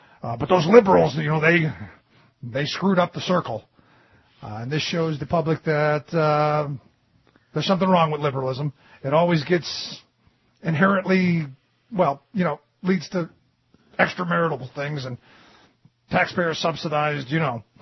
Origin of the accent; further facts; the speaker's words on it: Connecticut, United States; born there; Oh, wait a minute. I was born in Connecticut.